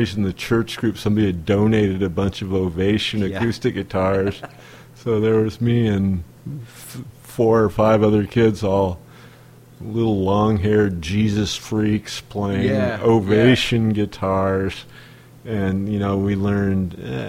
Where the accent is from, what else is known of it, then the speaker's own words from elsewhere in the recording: Seattle, Washington, United States; also born or lived in Olympia; I've lived in Seattle since I was about 2 years old.